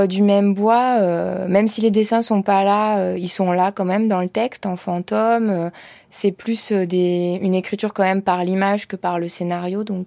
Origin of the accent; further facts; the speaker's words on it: Auvergne-Rhône-Alpes, France; parce que j'ai vivé à un moment donné en ville et tout ça, que j'étais partie de l'Ardèche